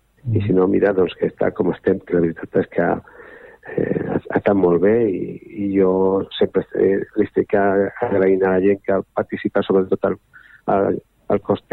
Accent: Terrassa, Catalonia, Spain; jo particularment, ja ho dic moltes vegades com a terrassenc i garenc, em sento molt identificat amb tota la gent d'aquí

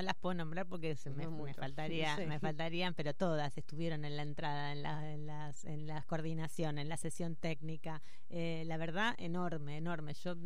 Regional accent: Argentina; Y como somos argentinas, vinimos con retrasos en los horarios.

